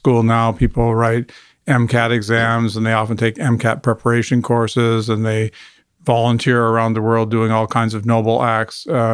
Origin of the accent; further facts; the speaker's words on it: Hampton, New Brunswick, Canada; also born or lived in Kingston; I know I came from Hampton, New Brunswick, and was amazed by the size of Kingston, Ontario, and the heights of the buildings.